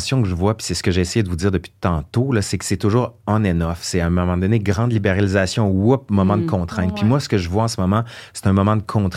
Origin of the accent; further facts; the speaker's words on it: Sainte-Foy, Quebec, Canada; moi, je viens de Sainte-Foy, à Québec